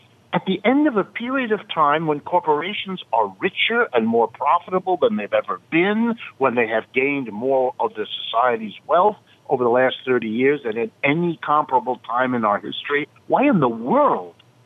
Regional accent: United States; and I worry to myself as an American, we are now becoming an outlier

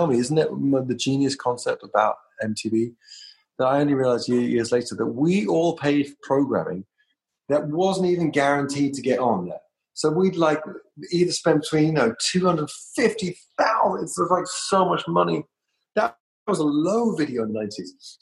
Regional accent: London, United Kingdom; and I came from London.

